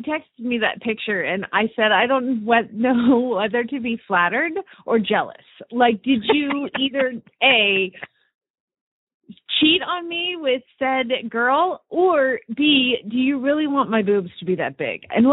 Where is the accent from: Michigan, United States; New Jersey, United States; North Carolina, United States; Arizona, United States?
Arizona, United States; Phoenix; from Phoenix, Arizona